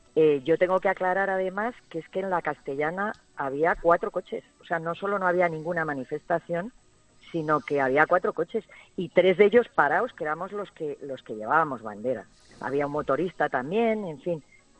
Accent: Spain; y yo le digo que porque soy española

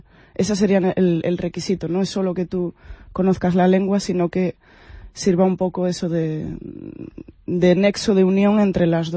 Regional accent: Galicia, Spain; yo vengo de Galicia, de España

